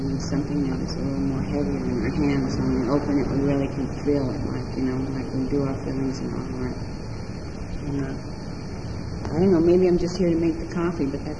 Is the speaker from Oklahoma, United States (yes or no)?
no; Santa Cruz, California, United States; And I'm from Santa Cruz, California.